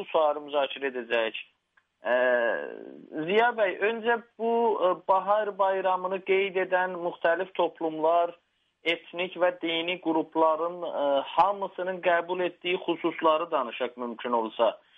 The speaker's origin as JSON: {"language": "Azerbaijani", "town": "Urmia", "region": "West Azerbaijan", "country": "Iran", "said": "Mən Urmiyədənəm, Urmiyənin kətlərində çox işlədilmir."}